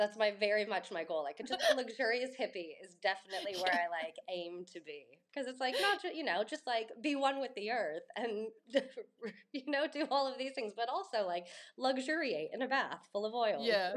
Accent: Laguna Beach, California, United States; So I was born and raised in Laguna, and it's a beautiful town.

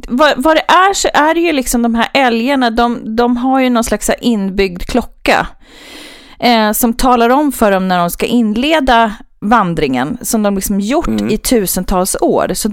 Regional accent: Västernorrland County, Sweden; born there; Eller så kan det vara att jag är född i Ångermanland

